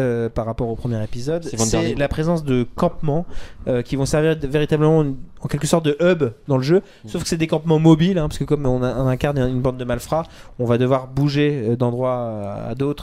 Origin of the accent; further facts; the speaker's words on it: France; Alors, chez nous en France, par exemple